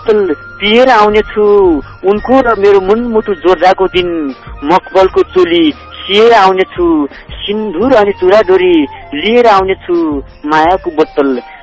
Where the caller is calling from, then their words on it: Khagenkot, Karnali Province, Nepal; हजुर जागरकोट खगेनकोटबाट